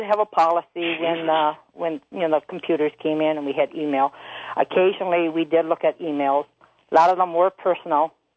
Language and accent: English; Michigan, United States; I'm from Michigan, so I don't know.